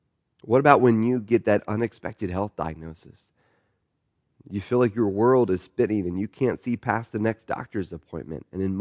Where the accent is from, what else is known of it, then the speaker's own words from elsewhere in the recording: Pennsylvania, United States; I'm from Pennsylvania, so I'm used to driving in the snow.